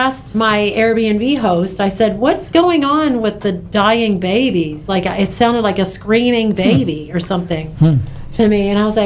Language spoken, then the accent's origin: English; Kentucky, United States; So I'm originally from Kentucky. Mm-hmm. I am the youngest of seven kids. I grew up with all these brothers.